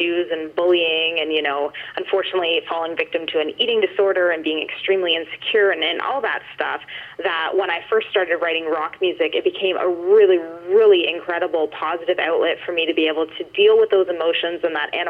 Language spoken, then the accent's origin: English; London, Ontario, Canada; I am a born and raised Forest City dweller. I grew up in the mean streets, not really. I grew up in the West End in Byron, which is just near the outskirts where Kamoka and Mount Bridges and Delaware, all those little surrounding towns are.